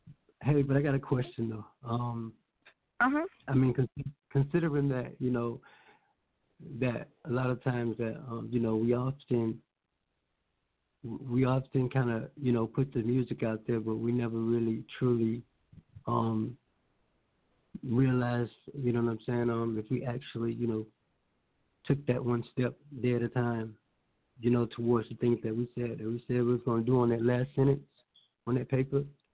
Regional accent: Tallahassee, Florida, United States; I'm from Tallahassee, Florida. Leon County.

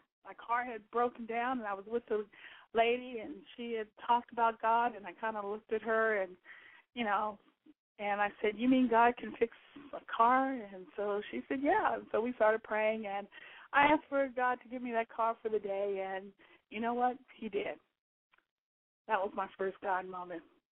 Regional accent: Georgia, United States; I am a military brat. born and raised in Georgia, moved around.

